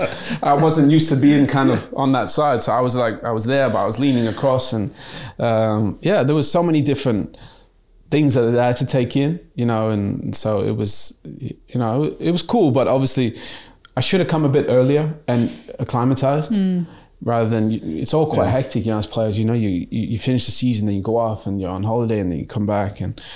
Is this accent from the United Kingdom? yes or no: no; Canada; also born or lived in Germany; growing up in Canada